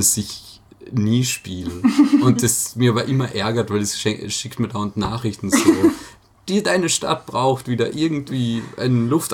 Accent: Villach, Carinthia, Austria; Hey, ich bin aus Villach.

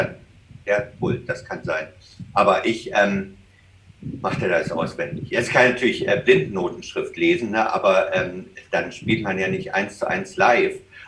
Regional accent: Chemnitz, Saxony, Germany; Also ich komme aus Chemnitz ursprünglich, das liegt am Fuß des Erzgebirges und das ist ja so eine Klöppel-Handwerksregion früher gewesen

